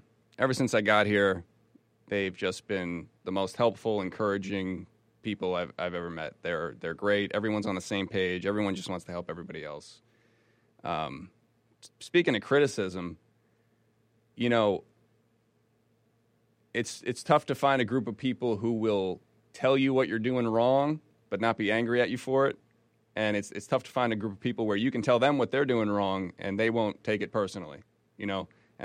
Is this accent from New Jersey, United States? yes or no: yes; New Jersey, United States; I'm from New Jersey. It's the most congested state in the United States.